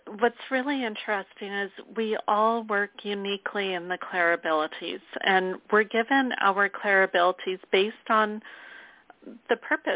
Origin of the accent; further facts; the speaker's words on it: Sherwood Park, Alberta, Canada; I'm from Sherwood Park, Alberta.